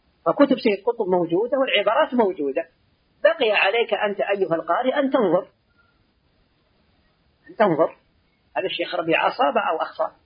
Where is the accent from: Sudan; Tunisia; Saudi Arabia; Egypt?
Saudi Arabia; لإخواننا السعودية في بلادنا السعودية